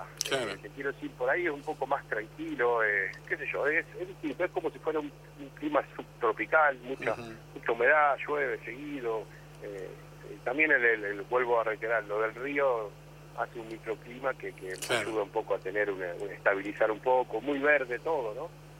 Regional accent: Maciel, Santa Fe, Argentina; Queda 50 kilómetros de Rosario a 100 de Santa Fe. Y bueno, ese es el pueblo que elegí

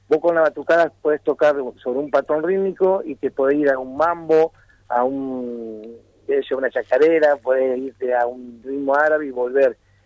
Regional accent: Gualeguaychú, Entre Ríos, Argentina; Soy de Gualeguaychú, pero amo mi comparsa y tengo dos noches acá en Gualeguaychú

